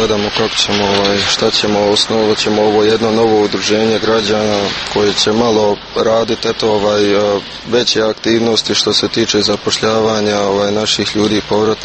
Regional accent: Bosnia & Herzegovina; also born or lived in United States; Zato što je ovo moj rodni kraj. Ovdje imam prijatelje, imam familiju

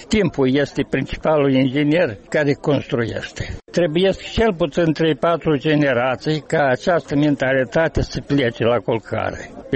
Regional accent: Moldova; Mă mândresc că sunt moldovean de origine română.

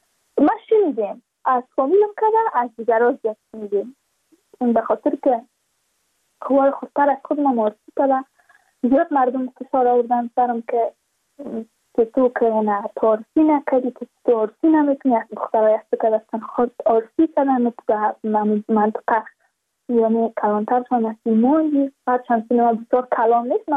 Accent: Badakhshan, Afghanistan; ما از بدخشان هستیم

